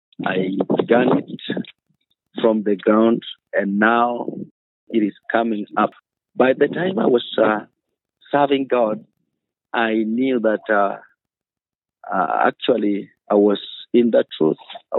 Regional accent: Kenya; from Kenya, pastoring a church in an island called Rusinga. It is in a town called Homa Bay County.

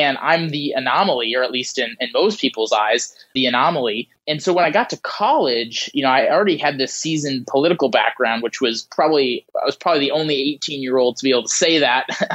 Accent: Wisconsin, United States; I grew up in Wisconsin and near Green Bay.

